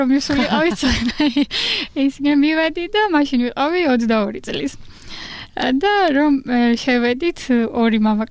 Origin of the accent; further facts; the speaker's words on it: Apeni, Kakheti, Georgia